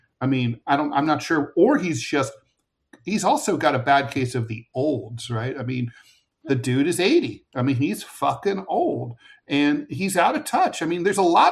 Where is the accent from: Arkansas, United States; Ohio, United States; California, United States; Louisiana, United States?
Ohio, United States; Dayton; he went to my hometown of Dayton, Ohio, repeatedly, Donald Trump did. And, I grew up there